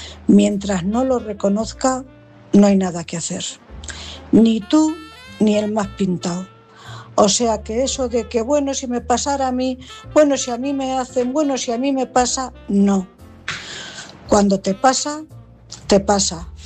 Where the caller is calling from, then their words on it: Cuenca, Castilla-La Mancha, Spain; corresponsal de Cuenca.